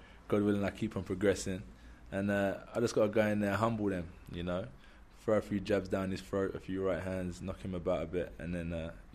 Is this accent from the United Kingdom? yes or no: yes; Birmingham, West Midlands, United Kingdom; It's nice to come out of my hometown and get some love, you know.